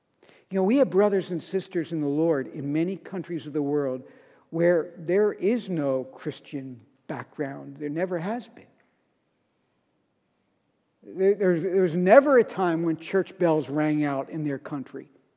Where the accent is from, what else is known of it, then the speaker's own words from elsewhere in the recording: United States; grateful and proud of our nation and the heritage that is ours as Americans.